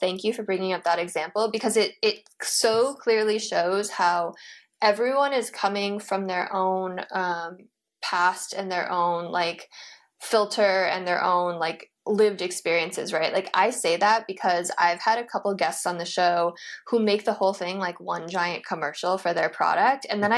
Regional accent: Illinois, United States; I'm from Illinois too.

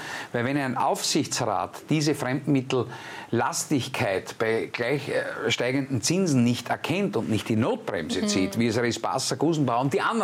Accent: Austria; Bei uns in Österreich sitzen sie überall.

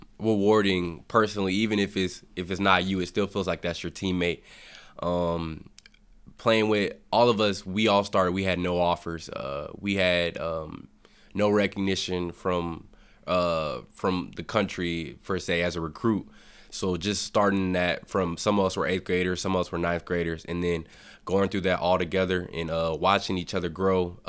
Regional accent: Murfreesboro, Tennessee, United States; also born or lived in Louisiana; Originally, I was born in Louisiana, but I grew up and was raised in Murfreesboro, Tennessee.

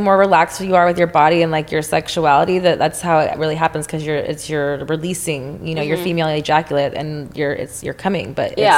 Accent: Texas, United States; I'm from Texas where there's not any

